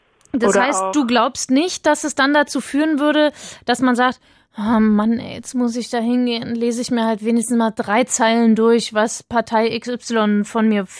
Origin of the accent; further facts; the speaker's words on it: Germany; Also ich bin doch auch aus Deutschland und ich darf ja, doch auch wählen